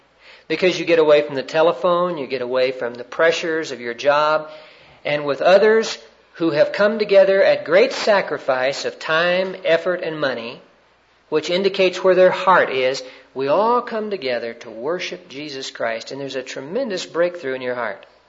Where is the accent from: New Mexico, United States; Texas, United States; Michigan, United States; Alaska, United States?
Texas, United States; Well, I am a Texan, but I'm a deflated Texan.